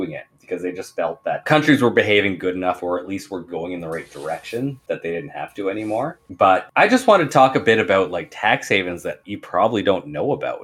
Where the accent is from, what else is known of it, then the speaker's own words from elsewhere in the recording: Canada; As a Canadian, the fallback answer is the Bahamas